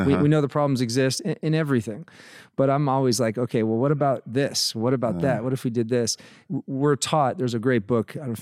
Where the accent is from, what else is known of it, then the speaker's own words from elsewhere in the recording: Hawaii, United States; Yeah, I grew up in Hawaii, so Haole boy means white kid